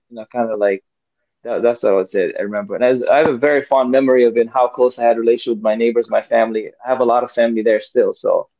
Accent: Kenya; English is a second language; What's the surprise? I learned English in Kenya.

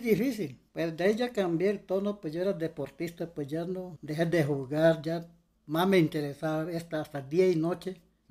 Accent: Amazonas, Colombia; Yo soy del río Miriti. Allá donde nadie, no hay nada de carros ni aviones, no entra ni señal de celulares, nada.

